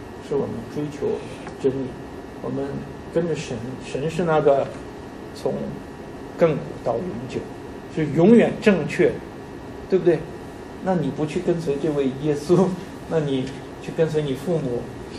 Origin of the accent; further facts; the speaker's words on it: China; 可能我们中国人无法能接受啊